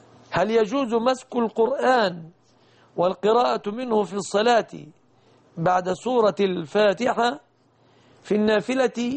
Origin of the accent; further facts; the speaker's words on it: Egypt; بلادنا مصر